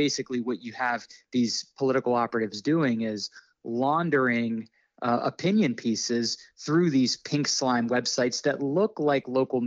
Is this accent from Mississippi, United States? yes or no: no; St. Petersburg, Florida, United States; Completely out of thin air, completely fake news stories about my hometown of St. Petersburg and our baseball team, the Rays.